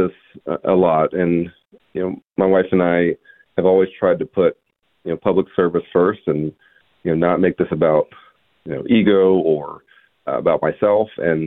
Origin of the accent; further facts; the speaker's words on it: Dallas, Texas, United States; I was raised here in Dallas, you know, by a single mom who was a public school teacher